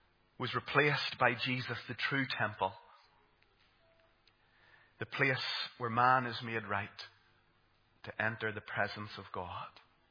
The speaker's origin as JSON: {"language": "English", "town": "Armagh", "region": "Northern Ireland", "country": "United Kingdom", "said": "And I'm from Armagh"}